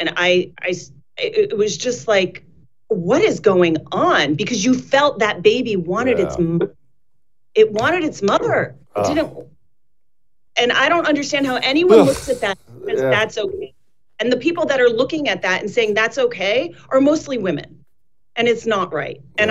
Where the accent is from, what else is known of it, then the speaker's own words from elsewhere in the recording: United States; Like, we are American. We should be proud.